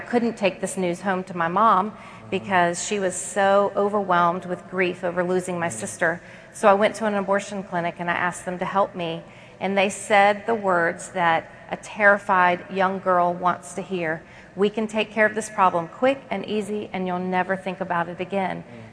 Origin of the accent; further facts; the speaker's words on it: North Carolina, United States; That's right. I'm from North Carolina